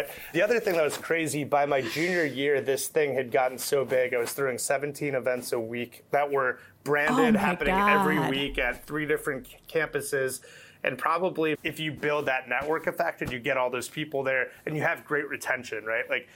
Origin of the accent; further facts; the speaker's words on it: Glenview, Illinois, United States; I'm from Glenview, Illinois, which is on the North Shore of Chicago. I am from a Greek-American family that is filled with entrepreneurs in it.